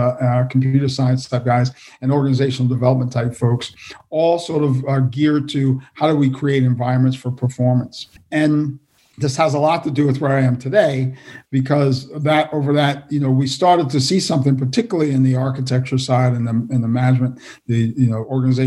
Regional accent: New York, United States; also born or lived in Washington, D.C.; now in Baltimore, United States; I'm a New Yorker originally, but all of this sort of path, I guess, started in D.C.

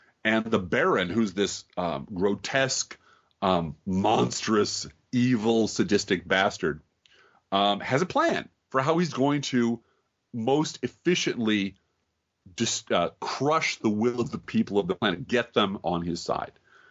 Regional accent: Chicago, Illinois, United States; I remember I'm from Chicago.

